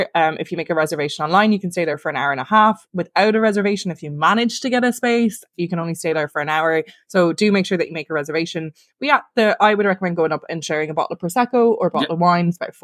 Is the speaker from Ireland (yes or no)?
yes; Ireland; You know, we're Irish. We like a drink or two.